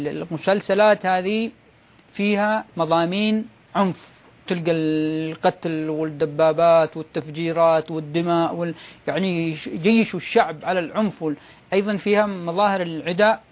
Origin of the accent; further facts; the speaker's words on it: Yemen; ولما أتكلم عن نحن أتكلم عن اليمن، يعني عندنا في اليمن